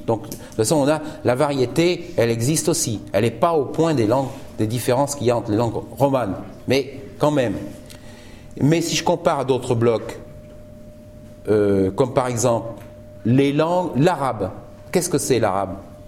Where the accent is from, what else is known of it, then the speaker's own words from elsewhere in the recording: Nouvelle-Aquitaine, France; vous allez passer par mon pays natal, la Charente